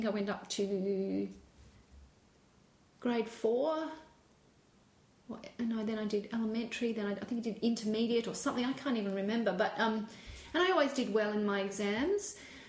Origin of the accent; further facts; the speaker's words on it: South Australia, Australia; growing up in Australia. I spent 2 years as part of my childhood on a farm in South Australia, a very large and quite, in some ways, desert farm, or limestone